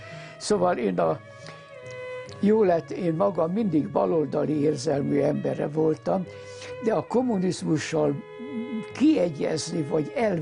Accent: Budapest, Hungary; Mi a Baross utcában laktunk eredetileg, és én ott születtem. És akkor onnan kerültünk ide a Mohács utcába.

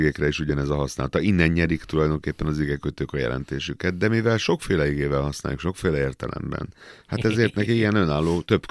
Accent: Satu Mare County, Romania; now in Hungary; Szatmár megye határon túli oldaláról származom, körülbelül 28 éve élek Magyarországon

